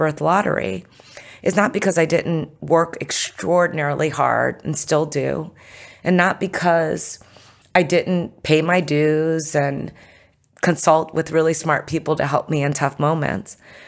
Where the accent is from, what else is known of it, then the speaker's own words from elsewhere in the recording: United States; born there; Then I was born in America. That's a real thing.